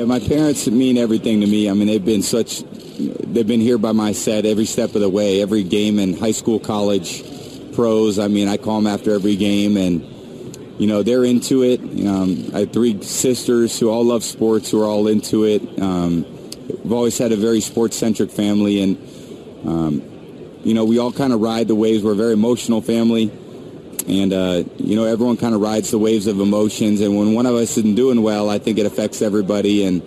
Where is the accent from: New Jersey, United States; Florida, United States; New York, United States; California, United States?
California, United States; I grew up in California kid, but I'm telling you, I'm half Minnesotan too, so I love coming back here. I got a lot of family here.